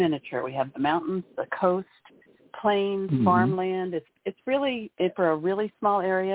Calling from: Maryland, United States; I'm calling from Maryland.

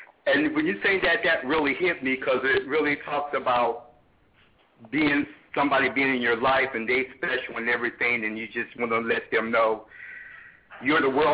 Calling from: California, United States; I'm calling from California.

